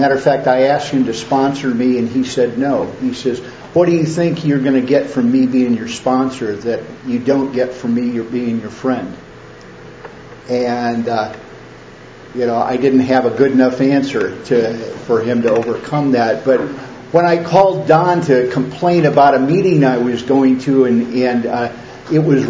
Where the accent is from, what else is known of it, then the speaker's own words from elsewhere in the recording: Indianapolis, Indiana, United States; The first time I've been here, I'm from Indianapolis.